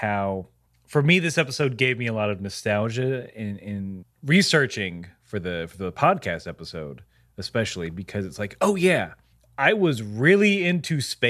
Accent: Waycross, Georgia, United States; But he is a native of my hometown, Waycross, Georgia.

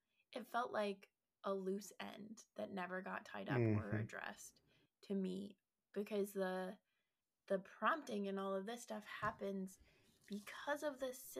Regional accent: Colorado, United States; and I grew up in Colorado, and it was only Western.

